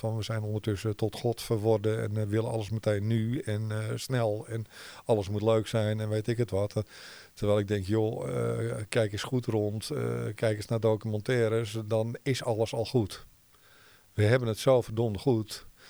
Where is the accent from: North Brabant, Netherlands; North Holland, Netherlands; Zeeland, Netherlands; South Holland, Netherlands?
North Holland, Netherlands; Muiden; born there; Ik kom hier ook vandaan. Ik ben in Muiden geboren.